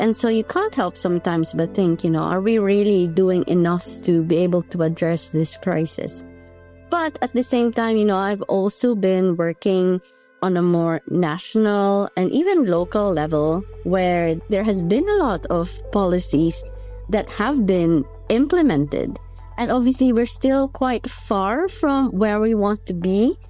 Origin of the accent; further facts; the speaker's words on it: Philippines; I come from the Philippines